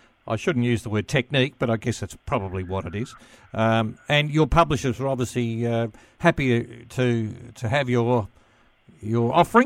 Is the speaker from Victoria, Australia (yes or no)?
yes; Bendigo, Victoria, Australia; I came from Bendigo, and there weren't a lot of them up there. It was very white Anglo-Saxon. I was going to say Protestant, but it was probably more white Anglo-Saxon Catholic than anything else up there.